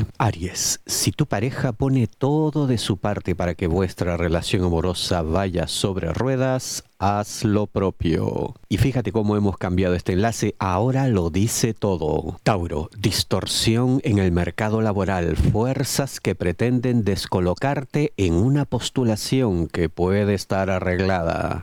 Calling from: Buenos Aires Province, Argentina; Bueno, yo le hablo de la provincia de Buenos Aires.

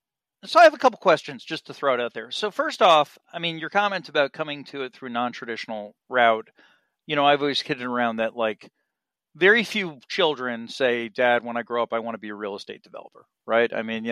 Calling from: New Jersey, United States; when I call someone in a market like San Diego and I'm calling from New Jersey is I'm wearing a sweater and you are not.

